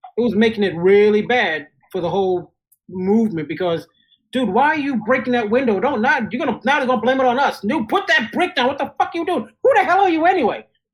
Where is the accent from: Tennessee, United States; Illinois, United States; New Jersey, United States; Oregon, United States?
New Jersey, United States; I'm from Jersey. I make insensitive jokes.